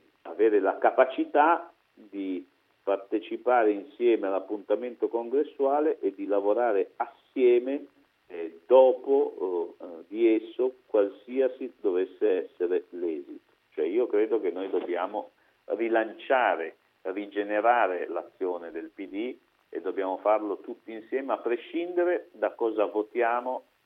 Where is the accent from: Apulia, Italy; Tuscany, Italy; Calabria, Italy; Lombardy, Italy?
Lombardy, Italy; essendo lombardo e vivendo a Milano